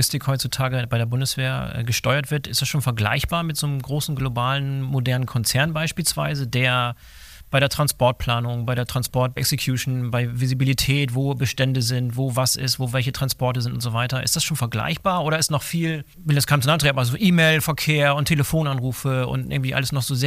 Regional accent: Bremerhaven, Bremen, Germany; also ich komme aus Bremerhaven, habe viel Zeit im Bremerhavener Hafen da verbracht

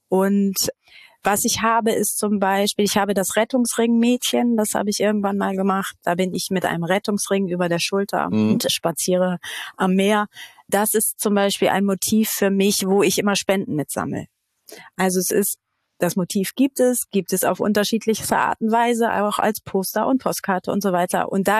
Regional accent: Hamburg, Germany; Also ich bin Hamburgerin durch und durch, auch gebürtige, nicht nur geboren, sondern gebürtig seit Generationen. Mein Herz hängt am Norden.

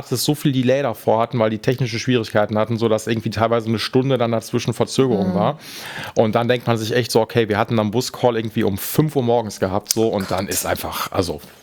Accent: Essen, North Rhine-Westphalia, Germany; Also ich komme aus Essen und bin in Essen, so das dreckige Ruhrgebiet hier in Deutschland.

